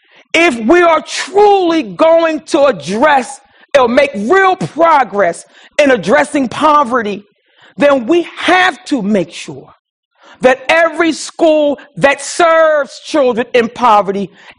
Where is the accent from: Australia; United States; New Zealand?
United States; Philadelphia, Pennsylvania; I grew up poor in North Philadelphia too.